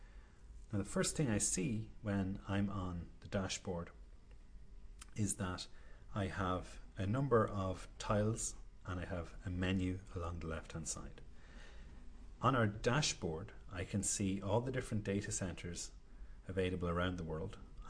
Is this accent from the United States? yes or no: no; Ireland; Now, you may have gathered from my accent, I'm not in the South Central US, I'm in Ireland.